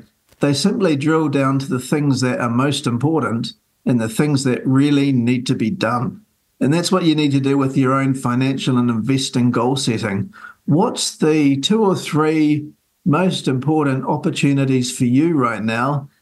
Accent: Taranaki, New Zealand; I go back to growing up in Taranaki, straightforward kids.

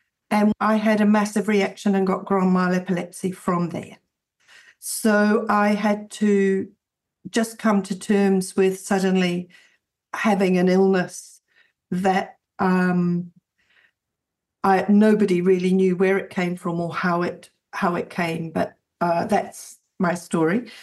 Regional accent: Kenya; I grew up in Kenya. Kenya, the heartbeat of Africa, it lives within you forever. I grew up with the most wonderful parents and three beautiful sisters. Due to the isolation, we lived at 10,000 feet on the Mau Plateau.

